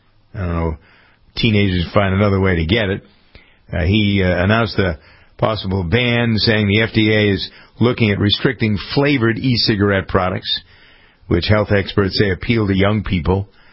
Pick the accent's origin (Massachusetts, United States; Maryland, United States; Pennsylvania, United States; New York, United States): Massachusetts, United States; Framingham; we brought it down to the local level in my hometown of Framingham